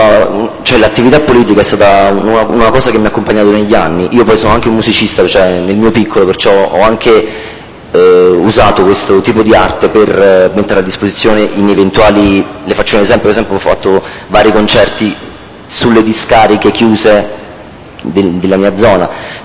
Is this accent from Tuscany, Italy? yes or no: no; Avella, Campania, Italy; io sono, abito ad Avella, che è un paese in provincia di Avellino, tra le due province proprio di confine, tra la provincia irpina di Avellino e la provincia napoletana.